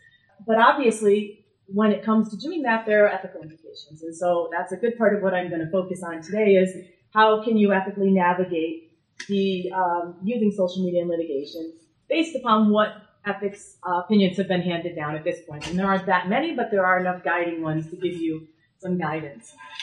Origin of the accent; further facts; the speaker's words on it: Rochester, New York, United States; I'm an attorney. I'm from Rochester, New York.